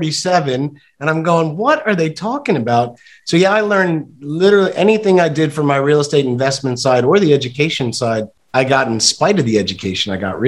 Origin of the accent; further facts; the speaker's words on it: New Jersey, United States; but where I grew up in North Jersey, so we weren't far from each other.